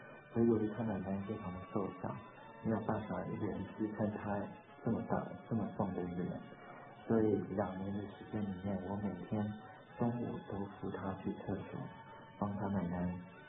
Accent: Vietnam; also born or lived in Taiwan; now in United States; 是因为我是越南的华侨的关系，所以我在台湾高中毕业之后就离开了台湾到美国来

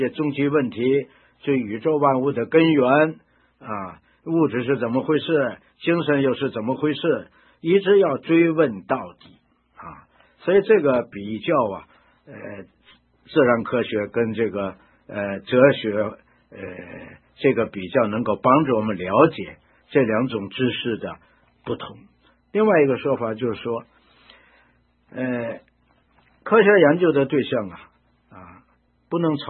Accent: China; 而我们中国人自古以来就相信这个灵魂不朽

